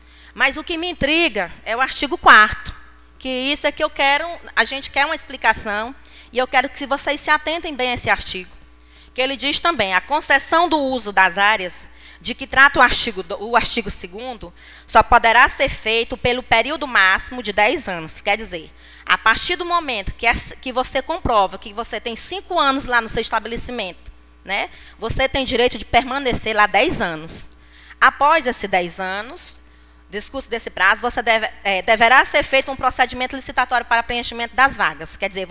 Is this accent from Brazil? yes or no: yes; Demerval Lobão, Piauí, Brazil; nasci e me criei na Demerval Lobão